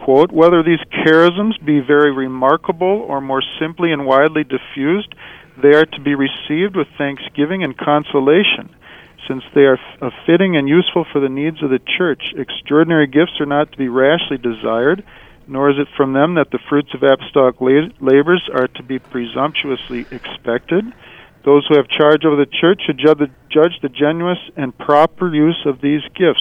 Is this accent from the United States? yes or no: yes; St. Cloud, Minnesota, United States; I grew up in St. Cloud. I am the oldest of three children.